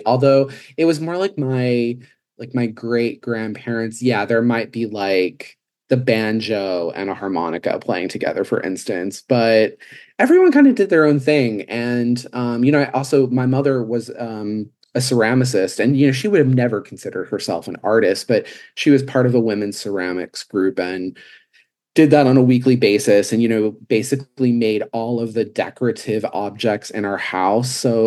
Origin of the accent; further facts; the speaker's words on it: West Virginia, United States; I had no idea what that is when I was younger growing up in West Virginia, because I was so isolated. It was, such a rural place